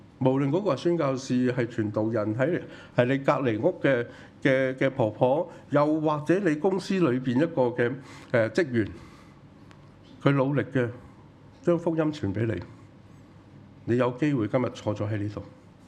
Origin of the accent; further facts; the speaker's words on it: Hong Kong; 我很記得我小的時候住在屋村的人的關係很好的